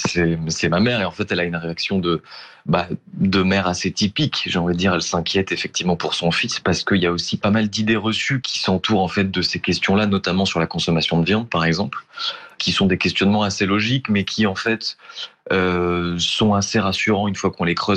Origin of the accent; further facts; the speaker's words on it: south of France, France; now in Paris, France; moi j'habite à Paris, mais je ne suis pas parisien, je suis natif du sud de la France.